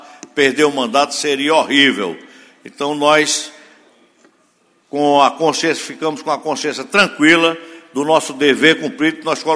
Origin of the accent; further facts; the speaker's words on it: Garanhuns, Pernambuco, Brazil; dois vereadores da minha terra, dois vereadores de Garanhuns